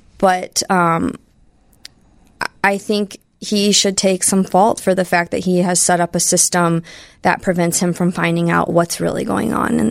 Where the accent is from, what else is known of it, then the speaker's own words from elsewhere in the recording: Illinois, United States; now in Chicago, United States; I grew up in Central Illinois, so I didn't even really know what the Chicago Machine was